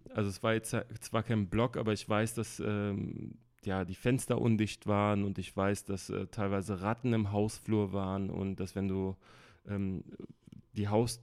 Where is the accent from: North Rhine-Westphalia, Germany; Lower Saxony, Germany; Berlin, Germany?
Berlin, Germany; Ich komme aus Berlin-Kreuzberg, deswegen heißt die EP auch so.